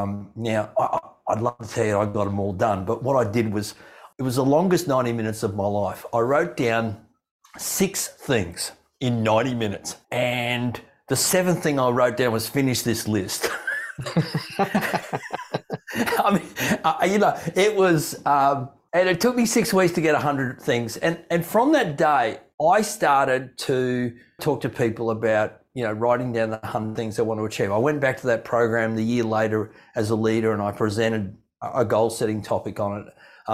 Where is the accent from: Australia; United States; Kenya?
Australia; Gold Coast, Queensland; I grew up on a farm. I live in Queensland, Australia. In actual fact, I grew up on the Gold Coast. I live these days in Brisbane.